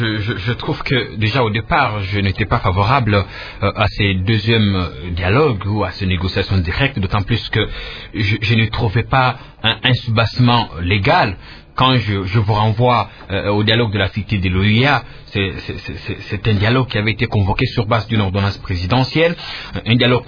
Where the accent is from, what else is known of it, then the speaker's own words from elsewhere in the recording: DR Congo; en tant que Congolais